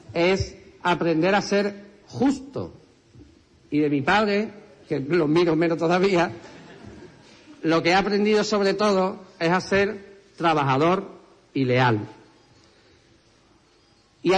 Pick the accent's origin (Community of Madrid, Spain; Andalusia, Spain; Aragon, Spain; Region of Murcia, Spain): Andalusia, Spain; Huelva; yo soy un onubense que ama su tierra y la ha amado siempre, además.